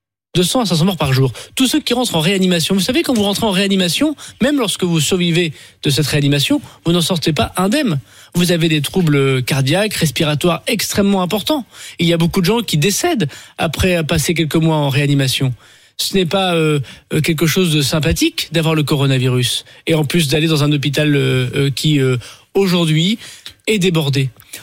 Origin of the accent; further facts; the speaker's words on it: Tourcoing, Hauts-de-France, France; Les gens respectaient, chez moi, à Tourcoing, les distanciations sociales.